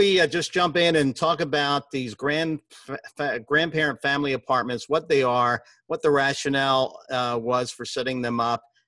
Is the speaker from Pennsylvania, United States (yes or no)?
yes; Philadelphia, Pennsylvania, United States; from New Orleans to Kansas City to my hometown of Philly and finally New York.